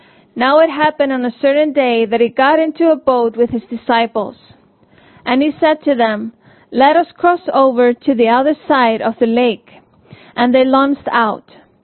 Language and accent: English; Iceland; growing up in Iceland, there were so many times we would experience storms.